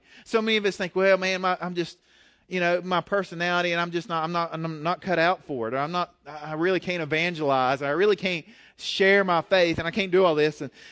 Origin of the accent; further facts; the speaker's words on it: Galax, Virginia, United States; born there; I'm in Galax. People need Jesus right here in Galax, right? And I know some of you are like, man, I wish I was born in Hawaii. Have you ever thought like that? It's like, but I was born here and I'm stuck here.